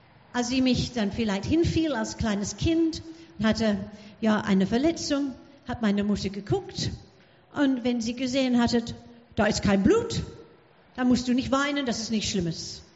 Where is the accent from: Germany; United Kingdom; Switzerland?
United Kingdom; England; Ich bin Engländerin und die Engländer trinken gerne Tee.